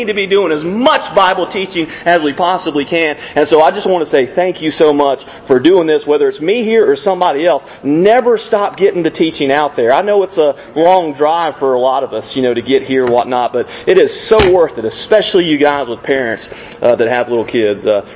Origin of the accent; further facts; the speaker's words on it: Auburn, Alabama, United States; I'm from Auburn, Alabama.